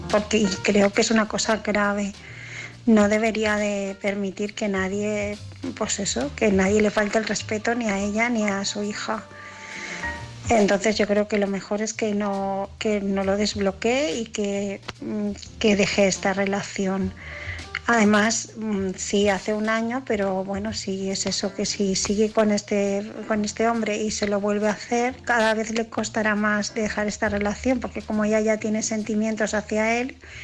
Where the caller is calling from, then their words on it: Barcelona, Catalonia, Spain; de Barcelona